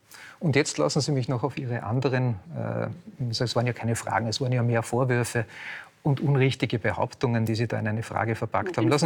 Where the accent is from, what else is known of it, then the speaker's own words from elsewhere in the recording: Austria; aber ich muss mich ja als Österreicher fragen